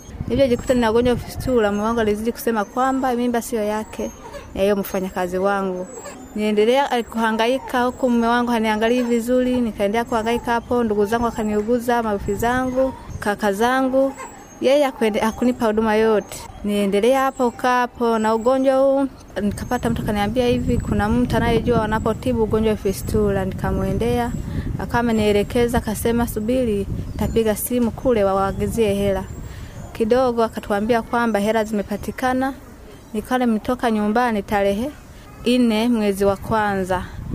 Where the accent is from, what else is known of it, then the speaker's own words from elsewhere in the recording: Mpanda, Rukwa, Tanzania; Natoka mkoa wa Rukwa Mpanda, kijiji Busongola.